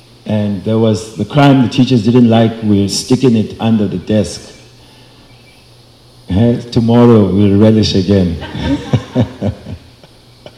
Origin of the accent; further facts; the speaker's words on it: South Africa; now in United States; So, I come from South Africa. We just also had elections there.